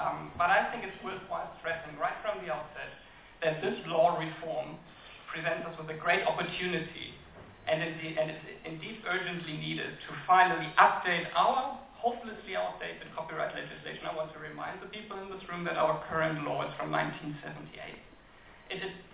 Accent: Germany; I've indeed followed various such processes across the world, back in my home country, Germany, for example

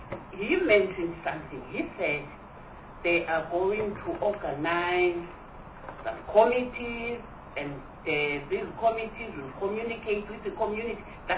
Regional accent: Eastern Cape, South Africa; I'm from the Eastern Cape, and there is a project from ESCOM visiting schools

